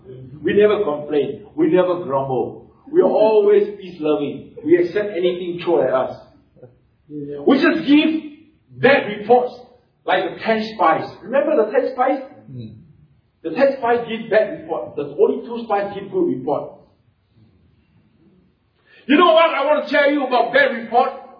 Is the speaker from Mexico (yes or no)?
no; Singapore; I come from Singapore, right? Again, I have Malaysian and Singapore heritage. Okay, heritage. Okay, I married a Singaporean woman, so I end up have a bit of Singapore.